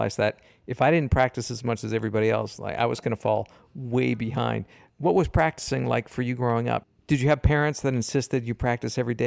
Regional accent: New York, United States; I'm from New York, but both of us as very young kids ended up in the woods of Michigan

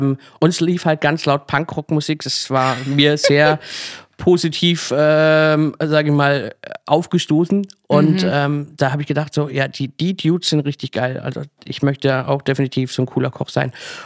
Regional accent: Kappelrodeck, Baden-Württemberg, Germany; sogar in meinem Heimatdorf, Kappelrodig, wer es nicht kennt, unglaublich tolles Rotweindorf.

